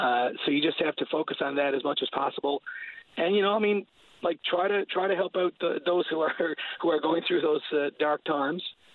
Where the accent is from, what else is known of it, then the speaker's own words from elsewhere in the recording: Placentia, California, United States; it's a great place to grow up in. I mean, my hometown, Placentia. I'm appreciating it now more as I get older.